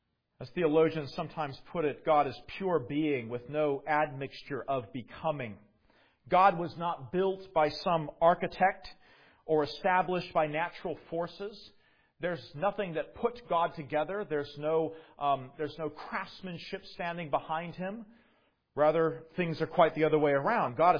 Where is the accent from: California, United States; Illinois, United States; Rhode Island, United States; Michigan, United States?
California, United States; Now, I'm not sure that many of our American homes tend to last more than a century. I grew up in California.